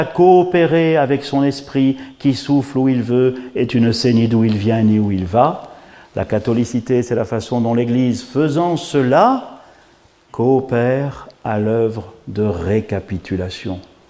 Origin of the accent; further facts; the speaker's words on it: Algeria; born there; Je le dis parce que je suis né en Algérie.